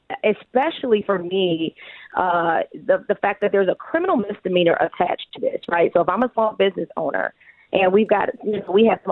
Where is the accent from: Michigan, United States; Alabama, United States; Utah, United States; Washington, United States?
Michigan, United States; Detroit; I'm real Detroit, right? I'm from the Detroit West Side all day.